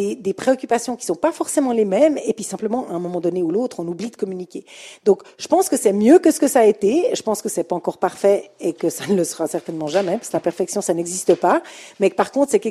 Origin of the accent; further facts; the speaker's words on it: Geneva, Switzerland; je suis genevoise et fière de l'être